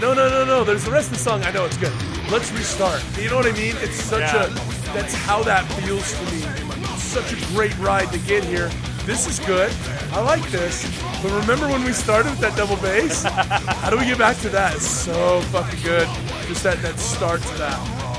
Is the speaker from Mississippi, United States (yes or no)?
no; Salt Lake City, Utah, United States; We're from Salt Lake City.